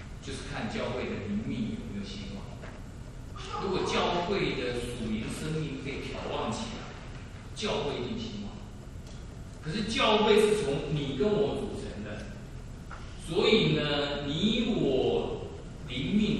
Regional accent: China; 我们中国人有一句话说，十年寒窗无人问，一举成名为天下事。

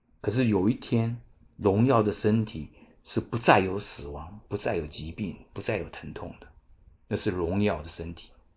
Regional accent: Taiwan; 以前我小的时候在台湾呢，是信拜佛的呢

